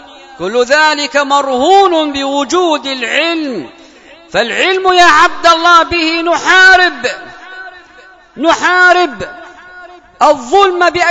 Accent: Yemen; بلادنا اليمن

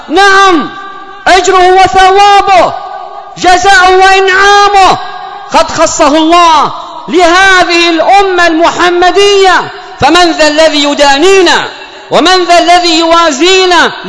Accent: Yemen

